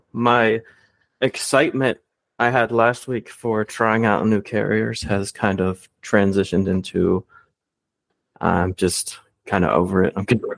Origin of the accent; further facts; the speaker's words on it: Virginia, United States; from Virginia.